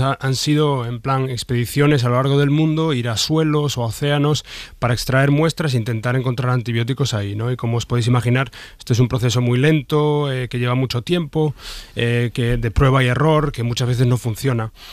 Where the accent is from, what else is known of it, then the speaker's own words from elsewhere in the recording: Galicia, Spain; Es un honor y un regalo viniendo de mi tierra.